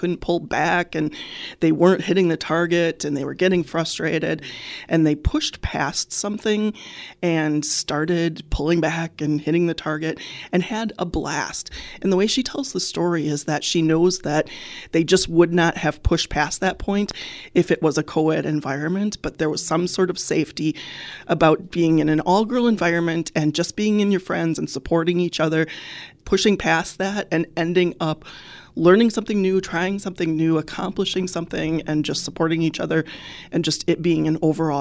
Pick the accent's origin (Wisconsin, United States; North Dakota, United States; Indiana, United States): Wisconsin, United States; Milwaukee; now in Stevens Point, United States; Well, I live in Stevens Point, and I grew up in Milwaukee, Wisconsin.